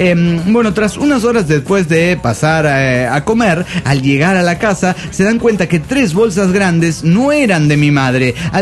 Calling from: Cuernavaca, Morelos, Mexico; de Cuernavaca, Morelos, México.

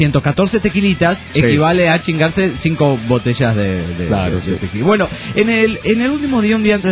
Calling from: Buenos Aires, Argentina; de Buenos Aires, Argentina

